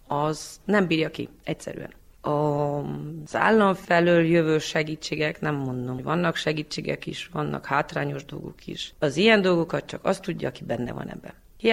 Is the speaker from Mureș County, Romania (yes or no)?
yes; Vălenii de Mureș, Mureș County, Romania; disznajói származású vagyok, 38 éves, és állatgazdasággal foglalkozunk.